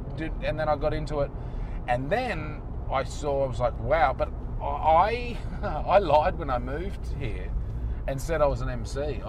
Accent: Kingaroy, Queensland, Australia; born there; So I was born in Kingaroy.

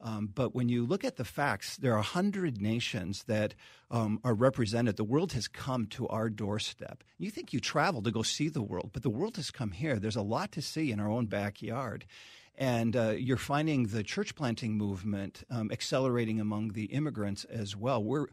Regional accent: Minneapolis, Minnesota, United States; I grew up in the Minneapolis area, not in a faith-based family in my early childhood. We weren't church attenders. We didn't integrate faith into our homes.

